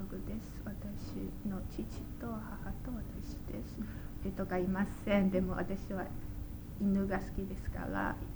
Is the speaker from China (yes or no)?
yes; China; Japanese is a second language; 私は中国人ですから、英語は全然違うです。